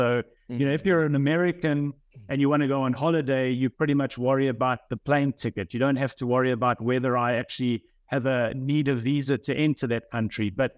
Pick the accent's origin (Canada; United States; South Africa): South Africa; moved away as an adult; also born or lived in Singapore; I grew up in South Africa and then made my way through one of the big four tax and accounting firms in Johannesburg.